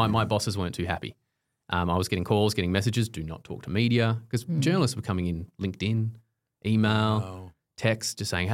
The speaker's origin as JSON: {"language": "English", "country": "Australia", "tie": "born or raised there", "said": "background on me was born and raised in Australia."}